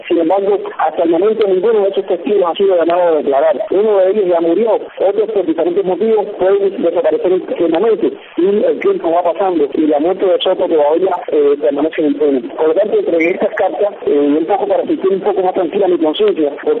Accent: Cuba; como cubano, como cristiano, como bautista y como pastor

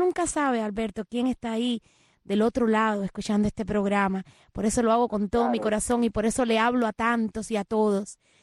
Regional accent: Cuba; now in Miami, United States; yo siendo una guajirita de allá, de mi pueblo, Boyomanso, y bueno, llegar aquí a Miami

